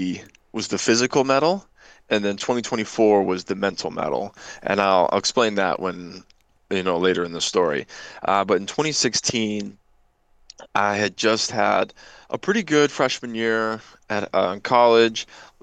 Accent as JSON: {"language": "English", "town": "Springfield", "region": "Illinois", "country": "United States", "said": "I was this kid from Springfield, Illinois. I grew up in a 4-lane pool."}